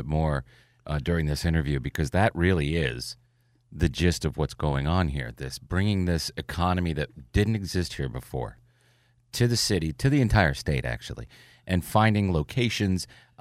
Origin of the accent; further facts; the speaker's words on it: Pennsylvania, United States; I'm from Pennsylvania, the border there, New York and Pennsylvania